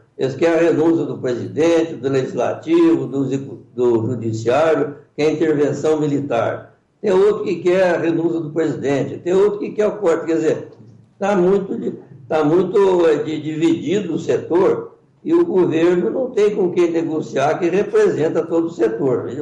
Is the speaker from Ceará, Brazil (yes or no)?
no; Monte Santo de Minas, Minas Gerais, Brazil; eu sou de Monte Santo, né? Estou aqui em Guaspé.